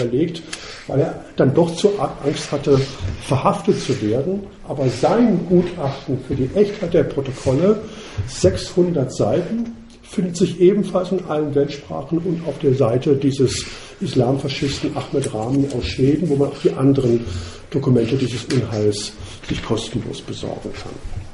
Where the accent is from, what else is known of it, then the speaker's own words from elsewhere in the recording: Southern Germany, Germany; wer sich ein bisschen im Süden, wo ich herkomme, auskennt